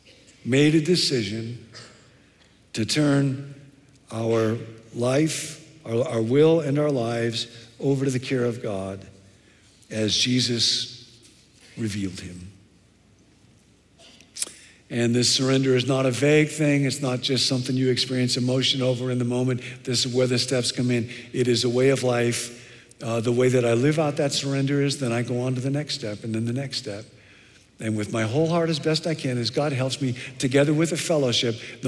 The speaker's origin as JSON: {"language": "English", "town": "Rockford", "region": "Illinois", "country": "United States", "tie": "born or raised there", "said": "Years ago, I was back in my hometown, Rockford, Illinois, getting a haircut, and I was in graduate school at the time"}